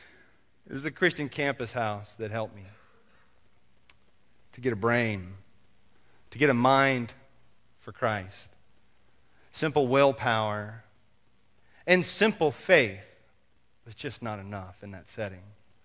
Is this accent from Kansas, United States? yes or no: yes; Kansas, United States; I grew up in Kansas, but this place in eastern New Mexico was flatter than any spot in Kansas I had seen.